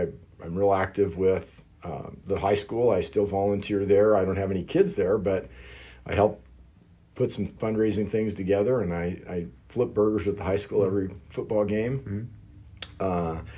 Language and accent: English; California, United States; So yep, I am from Southern California.